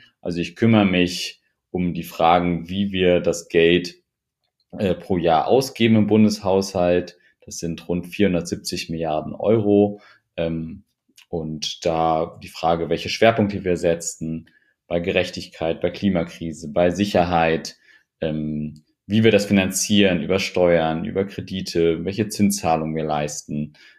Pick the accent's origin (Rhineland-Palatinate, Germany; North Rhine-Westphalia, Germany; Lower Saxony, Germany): Lower Saxony, Germany; Hanover; Also ich bin nicht in armen Verhältnissen aufgewachsen, aber nicht in reichen Verhältnissen aufgewachsen. Ich bin in Hannover im Stadtteil aufgewachsen